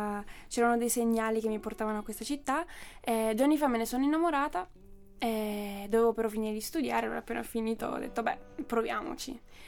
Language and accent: Italian; Apulia, Italy; now in Turin, Italy; io sono pugliese, però sono venuta qui a Torino dopo aver finito di studiare a Pescara, in conservatorio, per dedicarmi alla musica